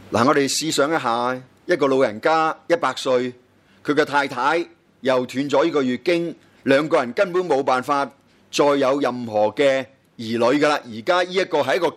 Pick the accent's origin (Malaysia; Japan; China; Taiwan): China; Guangdong; accent: Cantonese; 用我们广东话来讲